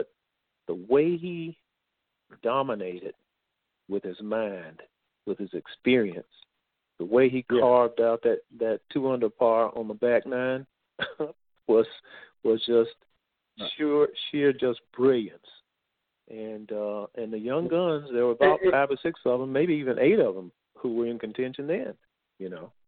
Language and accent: English; Asheville, North Carolina, United States; and he knew that I was from Asheville